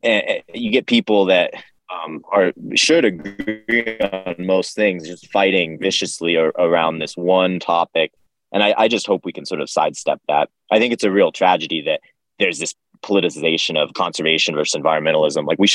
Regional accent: Idaho, United States; So I grew up in North Idaho, in the panhandle of Idaho.

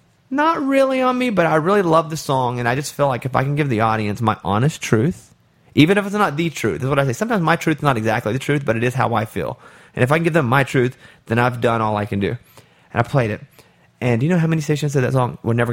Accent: Arkansas, United States; listen, I grew up in Arkansas.

